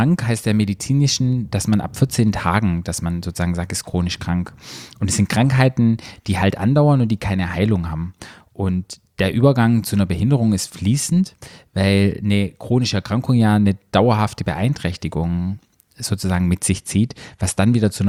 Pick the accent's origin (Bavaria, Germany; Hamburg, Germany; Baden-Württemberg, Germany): Baden-Württemberg, Germany; wo ich aufgewachsen bin, bei uns im Schwarzwald